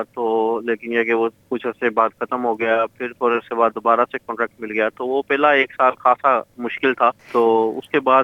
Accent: Sargodha, Punjab, Pakistan; moved away as an adult; now in Australia; اور میرا تعلق سرگودا لاہور پاکستان سے ہے، اور میں تقریباً ادھر 6 سال پہلے آیا تھا آسٹریلیا

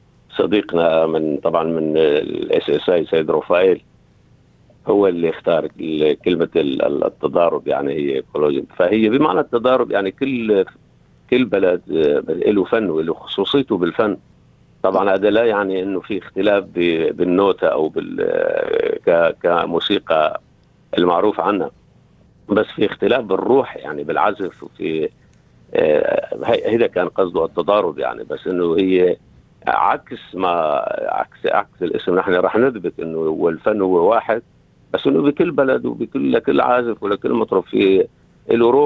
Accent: Syria; also born or lived in Lebanon; now in Australia; أنا طبعا طلعت أنا وعائلتي من سوريا للبنان واستقرينا فترة طويلة،

